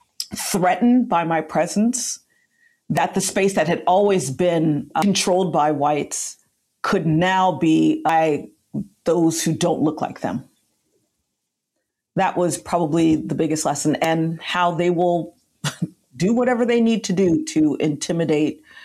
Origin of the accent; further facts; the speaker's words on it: United States; growing up in the United States, many of us had the unfortunate experience of the educational system having a very limited exploration of slavery